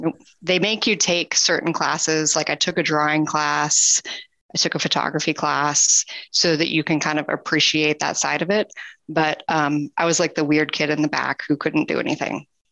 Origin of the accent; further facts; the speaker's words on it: Fort Collins, Colorado, United States; now in Texas, United States; I was raised in Colorado, in northern Colorado, in Port Collins, which is kind of up near the Wyoming border.